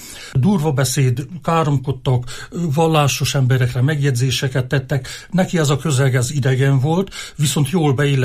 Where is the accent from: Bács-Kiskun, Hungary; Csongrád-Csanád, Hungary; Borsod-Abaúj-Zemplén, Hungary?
Borsod-Abaúj-Zemplén, Hungary; Mezőkövesd; én ugye mezőkövesdi vagyok születésileg, és ott nevelkedtem, és nagyon erősen éltek a jezsuita hagyományok, mert a Jézus Szíve templomban a jezsuiták vezették.